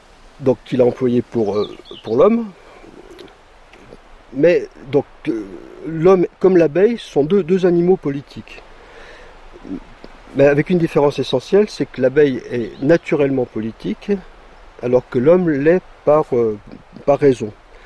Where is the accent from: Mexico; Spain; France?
France; Saint-Étienne, Auvergne-Rhône-Alpes; born there; me retrouver dans la Haute-Loire, qui est proche de ma ville natale, qui était Saint-Étienne.